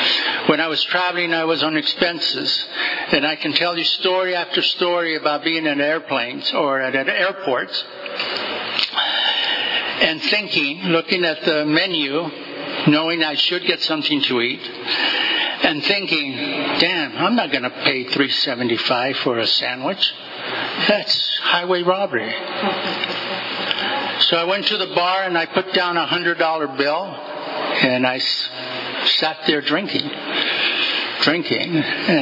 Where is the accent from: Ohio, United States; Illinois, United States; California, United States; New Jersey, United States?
California, United States; I am from Tulare County. I was born at Tagus Ranch. My father was a farm laborer.